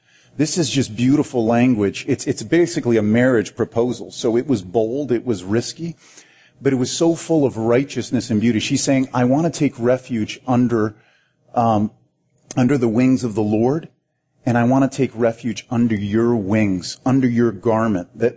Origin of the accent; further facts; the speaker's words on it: France; I grew up in France, and so I wanted to propose to her in Paris.